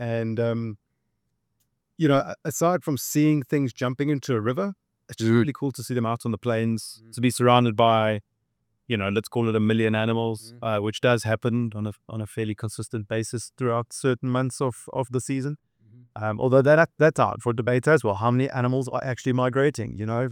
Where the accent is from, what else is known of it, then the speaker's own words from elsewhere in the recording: South Africa; we're all from South Africa. We all worked in the safari industry for a long time.